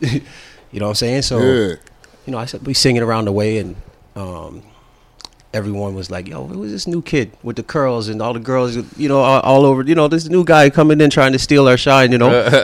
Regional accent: Toronto, Ontario, Canada; See, I don't know if you know, but I grew up in Jane and Finch.

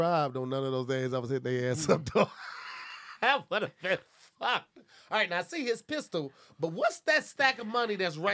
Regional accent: St. Louis, Missouri, United States; "Yo, man, I'm from St. Louis."

